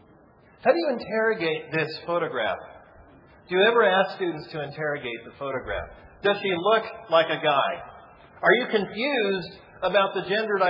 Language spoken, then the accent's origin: English; Pacific Northwest, United States; I'm from the Pacific Northwest, and I always gravitate to sources from.